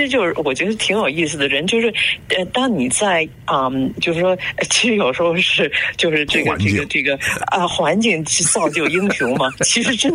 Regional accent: Jinan, Shandong, China; born there; 就是我是济南生的啊，但老家实际上是烟台的。

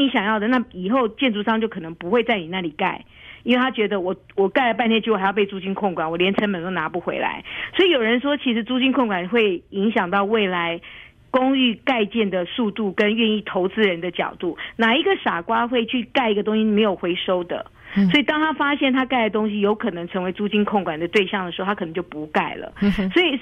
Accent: United States; 我们身为美国人最大的优势就是可以投票。

